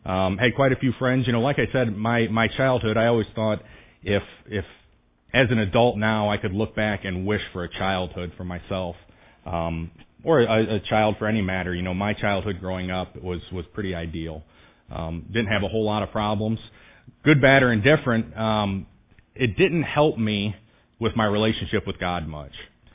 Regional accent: Tiffin, Ohio, United States; Like I said, I grew up in Tiffin, had a great childhood.

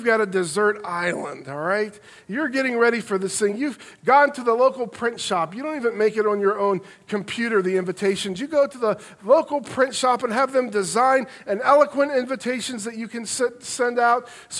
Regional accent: Piqua, Ohio, United States; When I was still in college, living in my hometown of Piqua, I lived at home while I went through college.

